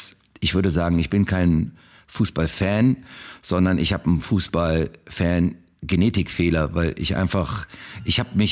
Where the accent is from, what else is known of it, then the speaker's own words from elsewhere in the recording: Cologne, North Rhine-Westphalia, Germany; Ich bin eine Kölsche Jung